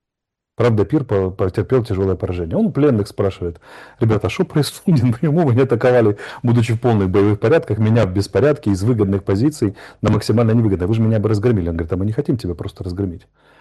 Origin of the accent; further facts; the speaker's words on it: Ukraine; я же украинец, я забыл вам сказать